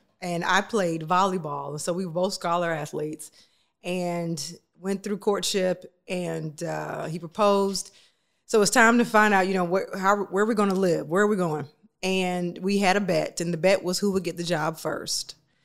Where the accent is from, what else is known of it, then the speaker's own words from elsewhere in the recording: Riverdale, Georgia, United States; also born or lived in Atlanta / Marietta; I graduated from Riverdale High School. Uh-huh. I went to elementary school in Atlanta.